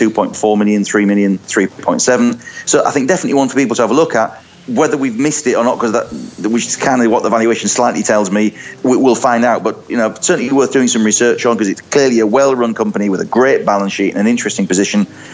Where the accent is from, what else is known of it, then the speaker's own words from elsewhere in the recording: York, Yorkshire and the Humber, United Kingdom; It's actually a company based in my hometown of York